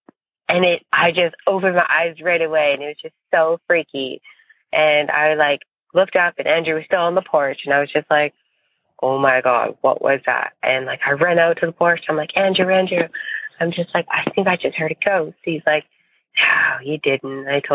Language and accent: English; Golden, British Columbia, Canada; I'm from Golden, BC, Canada